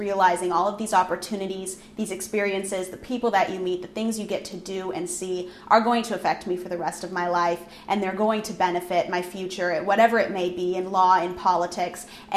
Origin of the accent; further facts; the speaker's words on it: Nebraska, United States; It was a small county fair pageant in my hometown in Nebraska.